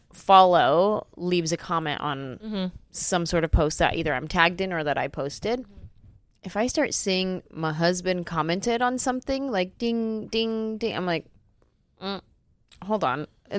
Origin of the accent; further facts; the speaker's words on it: San Jose, California, United States; I'm from the Bay Area, San Jose.